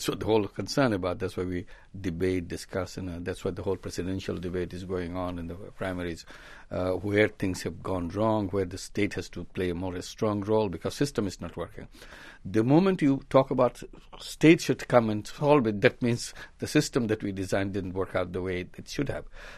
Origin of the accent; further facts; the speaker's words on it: Chittagong, Chittagong Division, Bangladesh; I have gone back to my hometown, Chittagong, and I joined Chittagong University as a teacher.